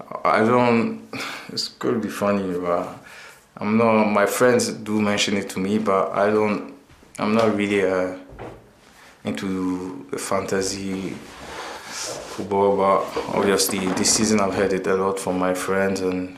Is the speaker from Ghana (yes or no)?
yes; Ghana; English is a second language; obviously I come from Ghana, so Premier League is the league that everywhere in Africa we watch